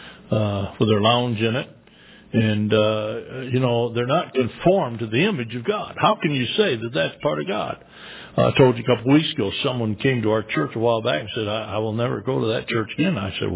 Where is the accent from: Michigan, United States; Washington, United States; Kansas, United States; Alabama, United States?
Michigan, United States; When I was growing up in Michigan, and there was a lot of lumberjacks.